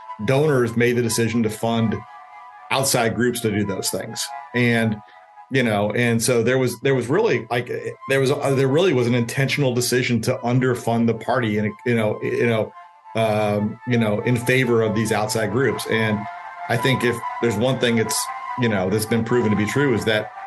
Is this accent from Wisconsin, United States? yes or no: yes; Milwaukee, Wisconsin, United States; now in Tampa, United States; Well, I'm from Milwaukee, but I now live in South Tampa. When I was a kid, we'd go to Bucks Bears games because it was a Bears home game.